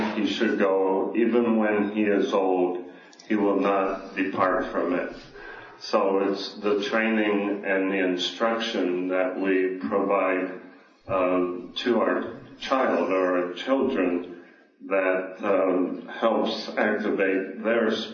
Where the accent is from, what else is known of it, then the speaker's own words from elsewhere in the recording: Paradise, California, United States; now in Albuquerque, United States; Brother Tim Thomason from Albuquerque. When I grew up in Paradise, California, as a kid playing Little League Baseball